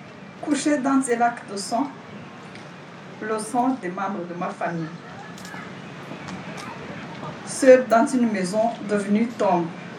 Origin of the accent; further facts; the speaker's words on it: Nyawera, Rwanda; Je viens du village de Nyawera, un village qui en 1994 a perdu plus de 428 personnes.